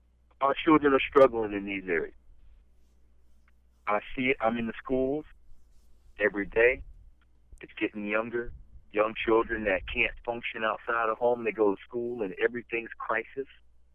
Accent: the South, United States; I grew up in the South. I didn't grow up. We didn't go to the doctor. Grandma fixed it.

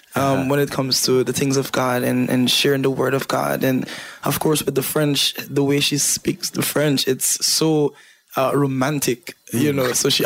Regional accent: Guyana; born there; moved away; I was born in Guyana.

